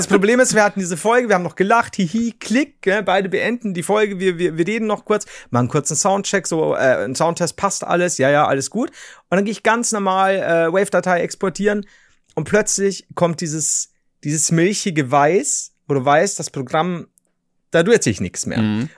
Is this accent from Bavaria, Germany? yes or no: yes; Bavaria, Germany; als Oberpfälzer bin ich viel zu abergläubisch.